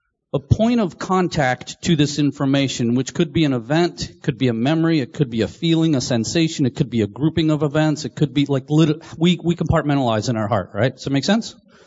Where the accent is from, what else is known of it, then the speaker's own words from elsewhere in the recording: Maryland, United States; Then even regionally, like growing up here in Maryland is different than growing up in California.